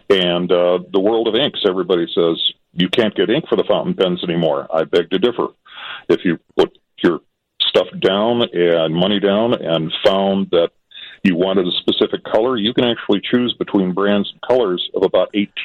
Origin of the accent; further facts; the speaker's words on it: Geneva, United States; Well, I'm from exotic Geneva, actually.